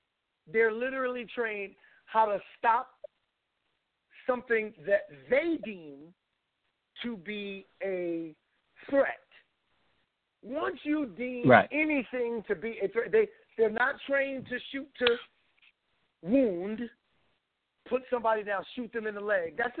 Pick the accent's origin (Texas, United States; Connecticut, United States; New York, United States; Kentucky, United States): New York, United States; Brooklyn; I grew up in Bushwick, Brooklyn.